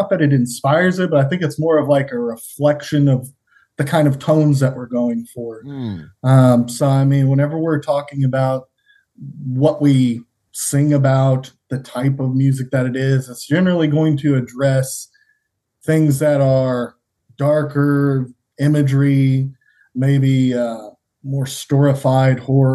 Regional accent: Fort Worth, Texas, United States; I'm from Fort Worth, Texas.

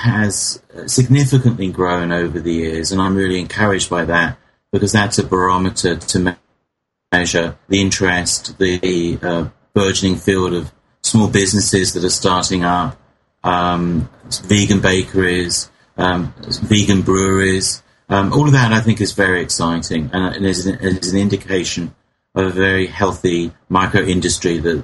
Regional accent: England, United Kingdom; In my hometown in England, we have a vegan dining club

